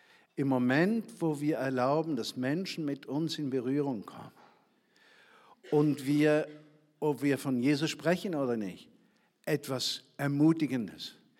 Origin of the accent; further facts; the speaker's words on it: Bern, Switzerland; Als Schweizer, als Berner.